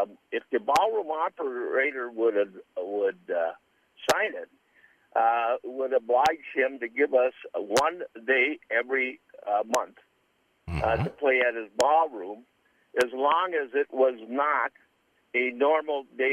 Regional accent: Roseville, Minnesota, United States; Well, I was born and raised outside of Minneapolis in a town called Roseville.

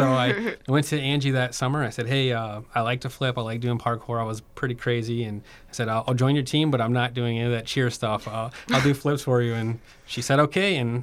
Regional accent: Addison, United States

